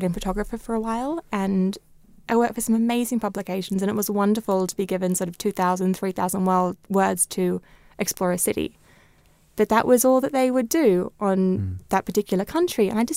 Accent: Australia; I grew up in Australia, which is a land of harsh light and bright colours

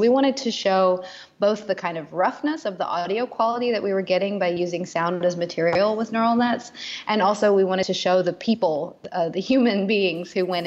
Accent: Tennessee, United States; now in Berlin, Germany; So I'm from Tennessee, and I grew up hearing about Sacred Harp music, but had not really engaged with it.

